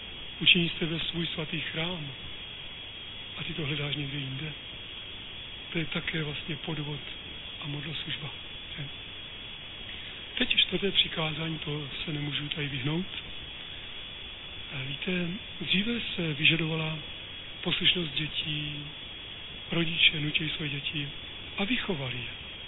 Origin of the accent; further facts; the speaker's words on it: South Moravian Region, Czechia; Z Jižní Moravy, odkud pocházím, tak tam není snad jeden dětský domov.